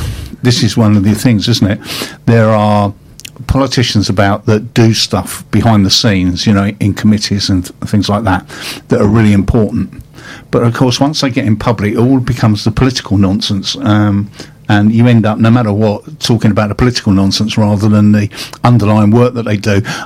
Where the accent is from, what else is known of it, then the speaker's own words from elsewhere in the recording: London, United Kingdom; accent: Cockney; being a Cockney